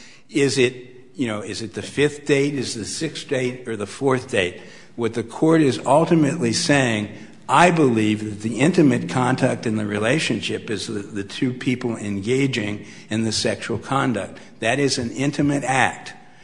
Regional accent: Cincinnati, Ohio, United States; I'm from Cincinnati, Ohio, and I'm proud to be here

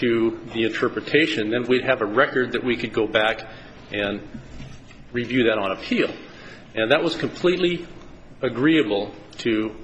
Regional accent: Helena, Montana, United States; I'm an attorney from Helena, Montana

